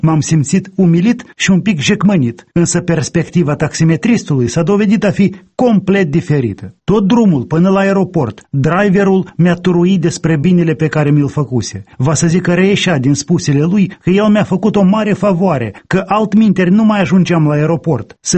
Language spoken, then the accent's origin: Romanian; Moldova; Auzind că sunt din Moldova, o țară săracă